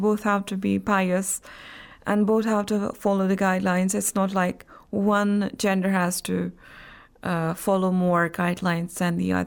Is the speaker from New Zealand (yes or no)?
no; Jammu and Kashmir, India; now in Qom, Iran; I hail from Indian Administrative Kashmir, and I've been living in Qom for some 10 years studying Islamic studies